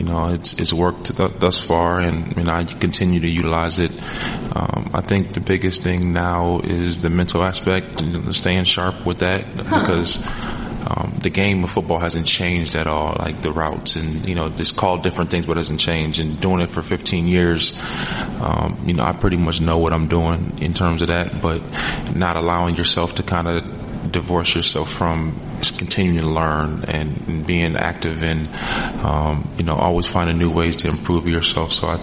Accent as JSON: {"language": "English", "region": "Minnesota", "country": "United States", "tie": "born or raised there", "said": "I mean, growing up in Minnesota when it was days like this, which was always like days like this and you couldn't go outside, you had to amuse yourself somehow."}